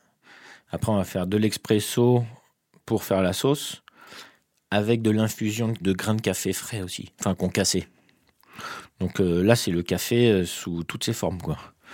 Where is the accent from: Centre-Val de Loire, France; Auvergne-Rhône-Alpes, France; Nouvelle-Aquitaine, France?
Centre-Val de Loire, France; Chez moi en Touraine, moi j'ai une belle collection de Vouvray